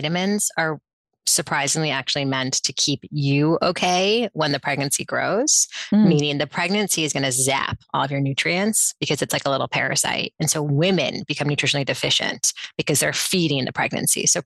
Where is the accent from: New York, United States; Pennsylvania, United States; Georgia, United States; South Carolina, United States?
New York, United States; New York City; I mean, I was raised in New York City